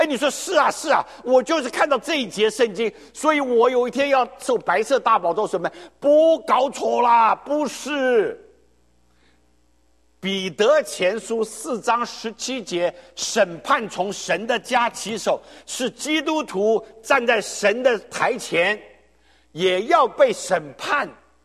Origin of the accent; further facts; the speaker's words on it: China; 你说我从中国来，中国这几十年是无神教育，没什么稀奇啊